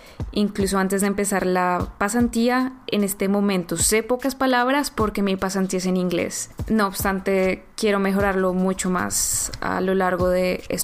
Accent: Colombia; also born or lived in Italy; now in Munich, Germany; soy colombiana. Probablemente me hayan escuchado en uno de los episodios pasados. Hice mi maestría en Italia y me mudé recientemente a Múnich

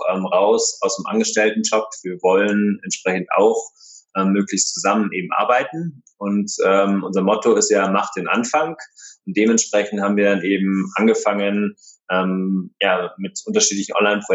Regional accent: Munich, Bavaria, Germany; ich bin auf alle Fälle 38 Jahre alt und wir sind beide gebürtige Münchner, auch wenn man es nicht wirklich hört, aber wir sagen immer, wir stehen bayerisch

